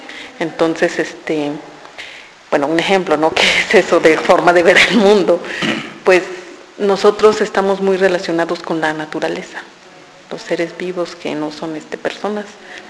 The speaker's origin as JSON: {"language": "Spanish", "town": "San Cristóbal de las Casas", "region": "Chiapas", "country": "Mexico", "tie": "born or raised there", "said": "Nací en San Cristóbal de las Casas, mis padres son del pueblo de Huistán. Y pues bueno, toda mi vida ha sido aquí en San Cristóbal de las Casas."}